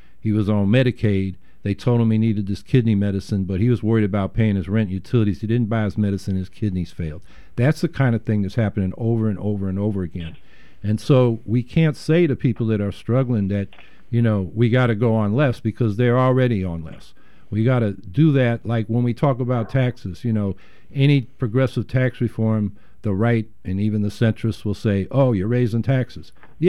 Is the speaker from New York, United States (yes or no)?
yes; Syracuse, New York, United States; I'm from Syracuse, New York. So I'm visiting here.